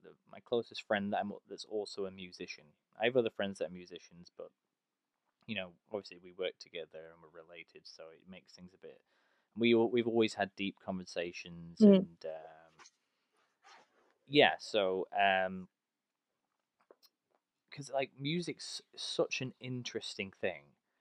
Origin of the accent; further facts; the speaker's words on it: United Kingdom; I'm British.